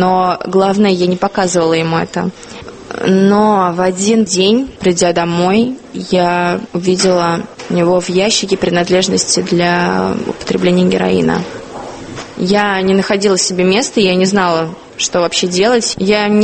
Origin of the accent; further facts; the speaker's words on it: Moscow, Russia; Мне сейчас 20 лет. Родилась я, выросла в Москве, в очень обеспеченной семье.